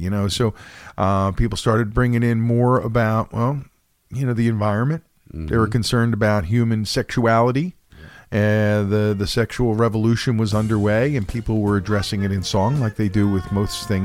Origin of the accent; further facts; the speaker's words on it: Philadelphia, Pennsylvania, United States; But see, growing up in Philadelphia, this stuff was on the radio.